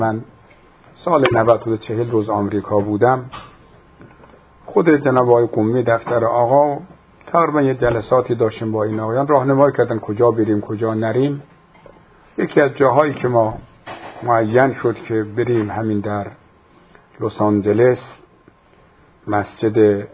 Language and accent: Persian; Afghanistan; ما خجالت میکشیم بگیم ما افغانی هستیم، یعنی همشهری الله یاری هستیم.